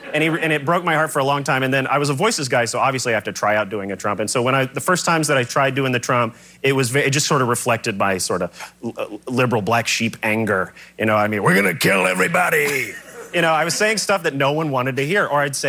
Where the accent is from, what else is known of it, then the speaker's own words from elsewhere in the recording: Nashville, Tennessee, United States; So I'm from Nashville, Tennessee. I'm from a pretty conservative environment. I was raised in, I went to church 18 times a week or something like that.